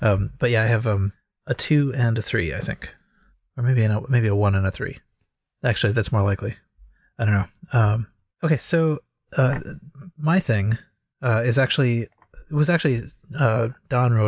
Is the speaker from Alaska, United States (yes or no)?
no; Minnesota, United States; Well, I grew up in Minnesota, home of the Minnesota Educational Computing Consortium.